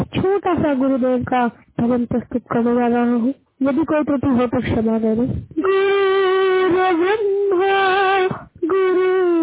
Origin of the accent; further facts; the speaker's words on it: Yamuna Nagar, Haryana, India; और मैं जिला यमुना नगर से हूँ।